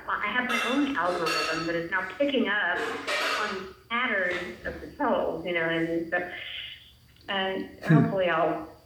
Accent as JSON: {"language": "English", "region": "California", "country": "United States", "said": "I'm from the South, the San Francisco Bay Area, or that's where we live"}